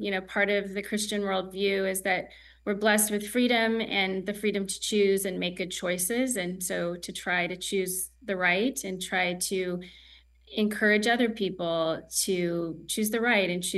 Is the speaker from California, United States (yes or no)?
yes; California, United States; born there; I was born in California. I was blessed with wonderful parents.